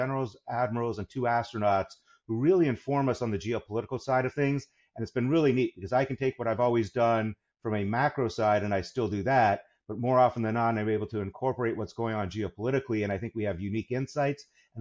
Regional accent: Canada; In fact, the running joke is I'm the token pacifist being Canadian

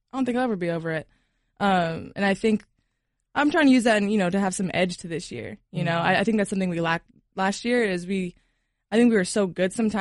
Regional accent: Reno, Nevada, United States; I mean, I was born and raised in Reno.

